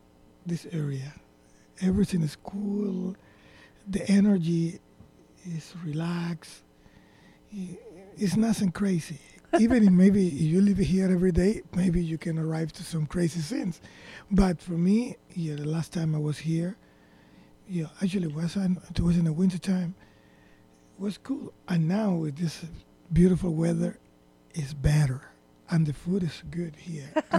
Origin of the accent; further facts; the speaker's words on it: Camagüey, Cuba; the drummer is from Cuba, Camagüey, my hometown, and the saxophone player is from Cuba and Camagüey, my hometown. I'm from Camagüey.